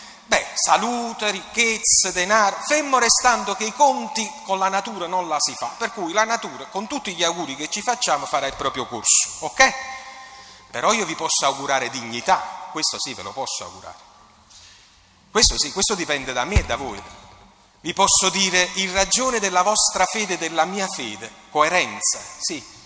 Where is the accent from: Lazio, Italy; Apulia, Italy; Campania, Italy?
Campania, Italy; Naples; visto che sono napoletano